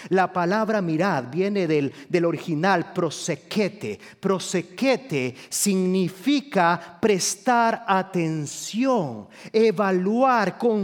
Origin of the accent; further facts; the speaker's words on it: Japan; Mira que yo soy japonés y me enseñaron a comer vegetales.